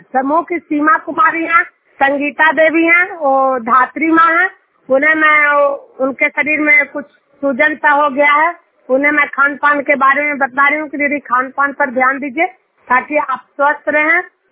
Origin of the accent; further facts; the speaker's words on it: Bihar, India; मैं नालंदा जिला हिल सफर कंटिन्यार गांव की निवासी हूँ